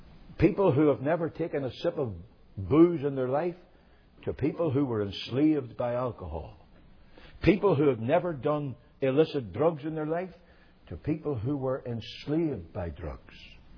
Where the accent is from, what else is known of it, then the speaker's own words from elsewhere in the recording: Northern Ireland, United Kingdom; I'm from Northern Ireland, the Northern Irish people are really transplanted Scots.